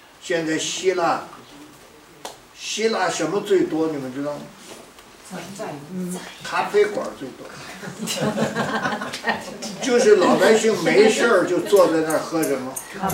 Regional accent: China; 比我们中国人啊， 就再可怜还有个窝住，有个破房子

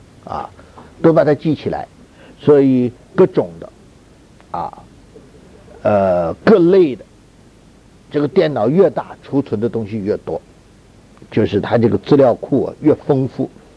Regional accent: China; 我们中国人说，耳听为虚，眼见为什么？为实。

